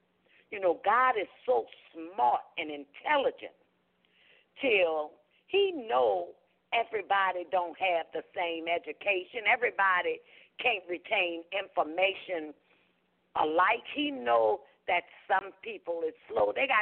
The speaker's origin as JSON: {"language": "English", "town": "New Orleans", "region": "Louisiana", "country": "United States", "tie": "born or raised there", "said": "especially when I grew up in the Desire Project"}